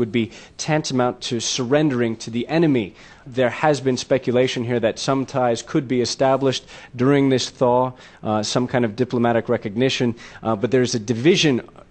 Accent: United States; They react very positively to me when they learn that I'm an American.

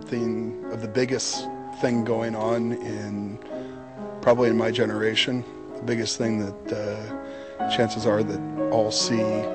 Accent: Los Angeles, California, United States; I'm from Los Angeles, California. I just turned 30 years old.

